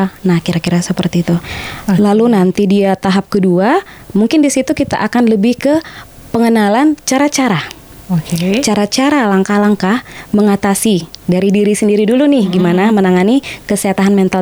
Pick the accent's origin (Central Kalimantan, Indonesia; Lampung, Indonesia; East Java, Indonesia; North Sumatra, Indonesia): North Sumatra, Indonesia; Pematangsiantar; saya berasal dari Siantar ya, saya orang Siantar.